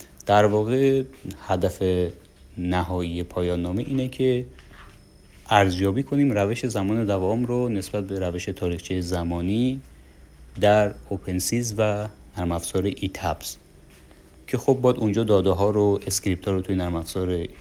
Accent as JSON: {"language": "Persian", "region": "Mazandaran", "country": "Iran", "said": "ما یه پروژه پایان نامه برای مقطع فوق لیسانس داریم تو دانشگاه صنعتیمون در بابل، اهل مازندران هستیم."}